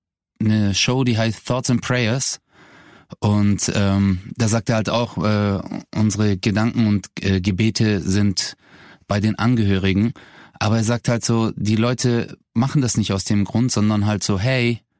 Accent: Stuttgart, Baden-Württemberg, Germany; ich komme ja aus Stuttgart.

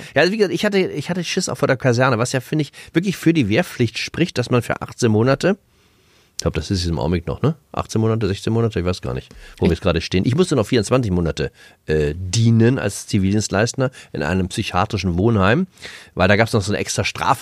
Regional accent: Hamburg, Germany; Also als ich groß geworden bin, 70er, 80er, also jedenfalls an dem Gymnasium, an dem ich war, Hamburger Norden

